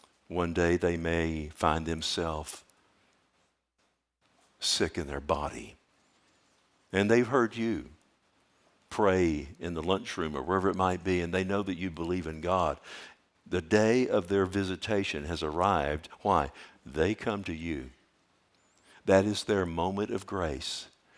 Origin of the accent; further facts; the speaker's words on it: Texas, United States; I'm a Texan, by golly.